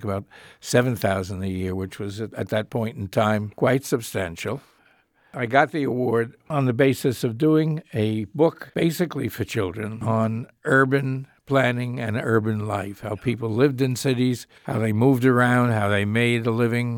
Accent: New York, United States; We lived, and I was brought up in New York. I was married in New York.

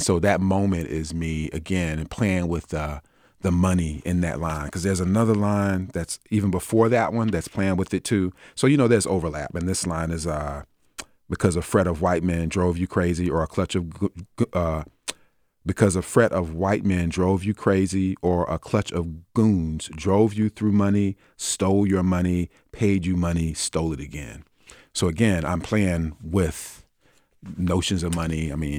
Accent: the South, United States; I grew up in the South

